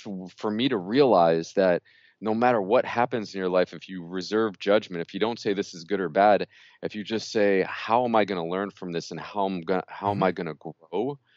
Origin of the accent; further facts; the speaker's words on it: New York, United States; And I'm from New York.